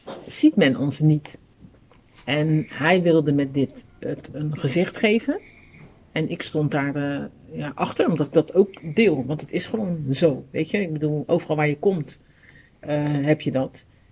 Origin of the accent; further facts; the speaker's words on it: Suriname; ik ben een Surinamer.